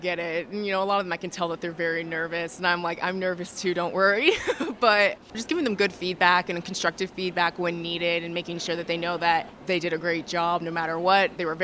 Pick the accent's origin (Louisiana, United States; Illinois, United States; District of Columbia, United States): Illinois, United States; So I am from Champaign County originally, but I work at Illinois Extension as a program coordinator in nutrition and wellness